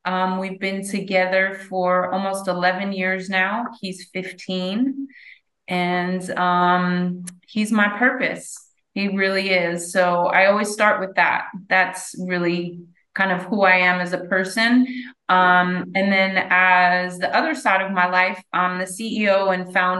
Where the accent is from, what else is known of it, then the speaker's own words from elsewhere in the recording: Miami, Florida, United States; moved away as an adult; also born or lived in San Francisco Bay Area; now in Los Angeles, United States; I was born and raised in Miami, the 305. Proud of it. And I went to college in Northern California and stayed in California pretty much my whole adult life.